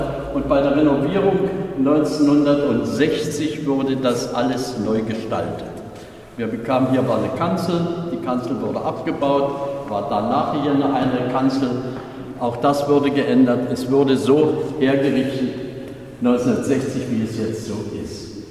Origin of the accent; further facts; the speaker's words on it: Silesian Voivodeship, Poland; 1939, ich habe es selbst auch erlebt noch, ich komme ja aus Schlesien, aber meine Frau hat es hier erlebt.